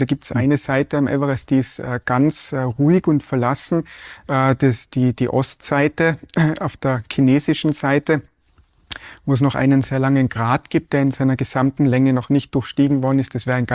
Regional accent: Tyrol, Austria; Ich bin da aufgewachsen in Tirol, in den Bergen, da ich gehe von klein auf in die Berge.

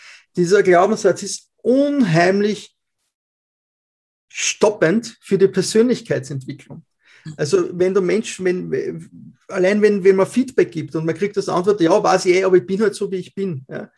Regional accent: Austria; so wie es bei uns in Österreich ist, bei 8 Mitarbeitern, das ist schon Batzengeld.

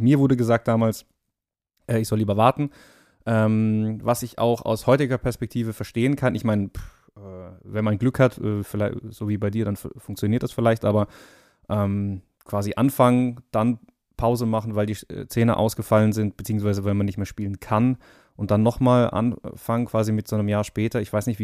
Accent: Darmstadt, Hesse, Germany; born there; Nein, gebürtig komme ich aus Darmstadt und das ist zwar nicht so weit weg

